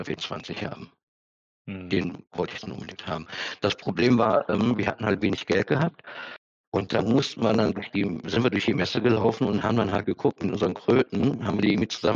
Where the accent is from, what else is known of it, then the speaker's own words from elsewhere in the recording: Oberhausen, North Rhine-Westphalia, Germany; ich komme halt aus Oberhausen, da gab es halt einen Spieleladen